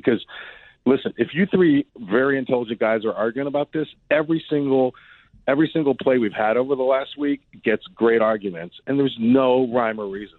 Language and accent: English; Philadelphia, Pennsylvania, United States; I just want to forewarn you that, yes, I'm biased because I grew up in Philly and I'm a huge fan and I've had a pot of coffee.